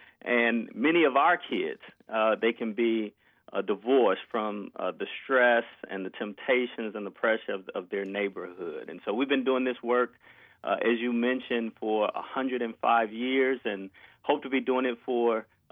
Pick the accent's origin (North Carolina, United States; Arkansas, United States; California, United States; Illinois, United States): Illinois, United States; Chicago; born there; I was born in Chicago. I went to Pinewoods, though, at the age of 13.